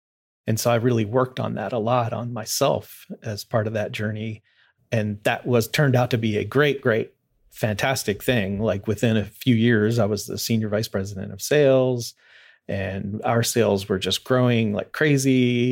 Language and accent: English; Louisville, Kentucky, United States; I grew up mostly in Louisville, moved there when I was pretty young. And so that's where all my family and friends are.